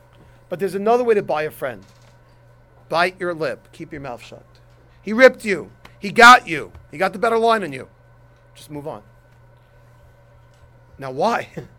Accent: Brooklyn, New York, United States; I'm from Brooklyn. And when I was growing up, in my tween years, 6th, 7th, and 8th grade, I had my chevra, my posse, and, you know, I had a sidekick.

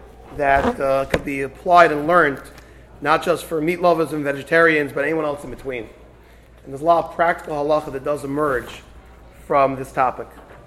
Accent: New York, United States; I come originally from New York.

